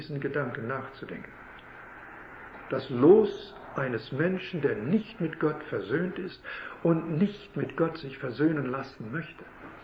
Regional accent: Canada; Denn wir kommen ja aus Kanada, wie ich gestern sagte.

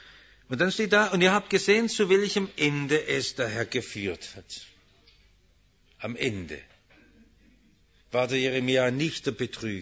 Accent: Stuttgart, Baden-Württemberg, Germany; In der Zeit, wo ich aufgewachsen bin, erinnere ich mich noch gut nach der Währungsreform, wo die großen Gewerkschaftsdemonstrationen waren und die Militärpolizei in die Menge schoss.

